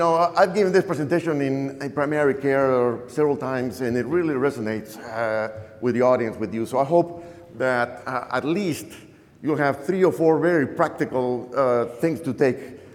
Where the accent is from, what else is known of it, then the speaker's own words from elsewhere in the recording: Lima, Peru; English is a second language; moved away as an adult; now in United States; As you can tell, I'm not from Texas. I'm from Lima, Peru. I've been in this country 40 years, and what I can tell you is that this accent will not go away in the next hour.